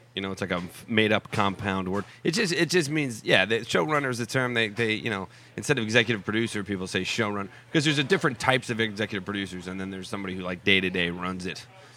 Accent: United States; Yeah, but I don't say Albanese because I'm an American.

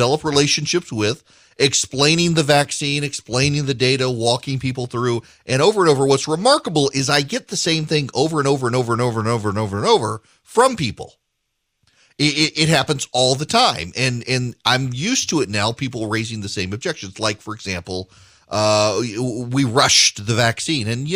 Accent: Dubai, United Arab Emirates; When I was a kid, I grew up in Dubai.

